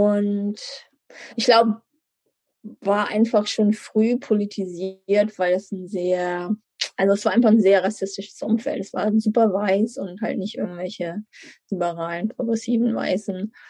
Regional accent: Germany; also born or lived in Amsterdam / Southern California; now in United States; Ich bin in der Nähe von Hamburg aufgewachsen, bin jetzt aber schon seit, ich weiß gar nicht, mehr als 20 Jahren aus Deutschland weg. War für eine Weile in Amsterdam, dann in den USA, fast die ganze Zeit in Südkalifornien.

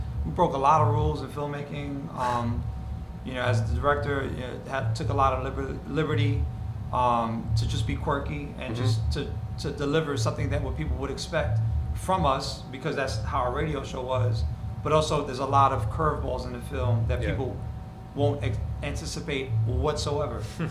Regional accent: New York, United States; I grew up on the Upper West Side on 97th Street.

